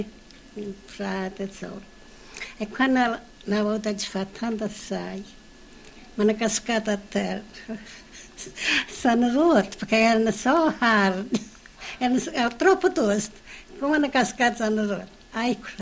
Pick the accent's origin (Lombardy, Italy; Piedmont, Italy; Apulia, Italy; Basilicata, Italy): Basilicata, Italy; Tolve; sono nata a Tolf, provincia di Potenza, e sono stata cresciuta a Tolf, che fino a che sono maratetta sono stata a Tolf.